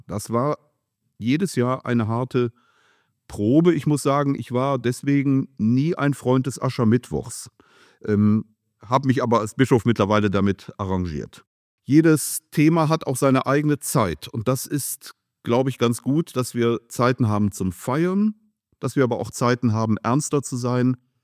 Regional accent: Delbrück, North Rhine-Westphalia, Germany; Ich fand dann den Zug damals bei uns in Delbrück, den fand ich für mich schöner

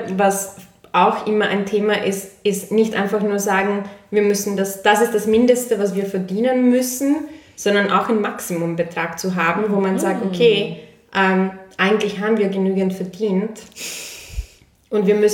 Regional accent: Munich, Bavaria, Germany; ich bin ja in München aufgewachsen

